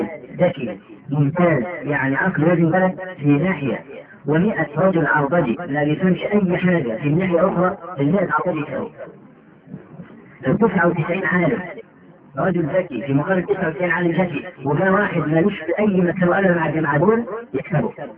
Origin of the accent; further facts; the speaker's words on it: Egypt; يعني مثلا عندنا في مصر دخول البرلمان لا قيمة له